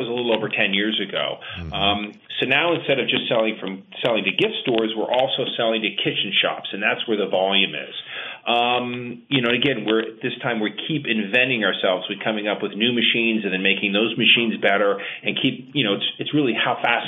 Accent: Rutland, Vermont, United States; also born or lived in Maryland, United States; Well, so at this point I grew up in Rutland and then had left after college and I wanted to come back here to raise my kids.

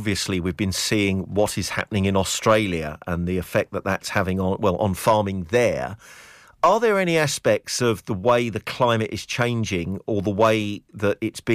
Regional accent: Brentwood, East of England, United Kingdom; born there; I can say this because I was born in Essex, in Brentwood. That's where I was born.

